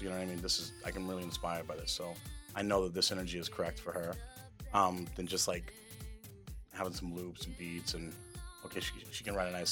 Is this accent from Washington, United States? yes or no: no; New York, United States; I'm from New York, this and that.